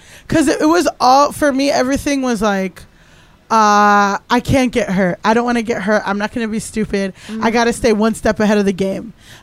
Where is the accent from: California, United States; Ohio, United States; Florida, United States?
Florida, United States; Miami; I grew up in Miami. Primarily black, Latino, like mixed, like very Latin.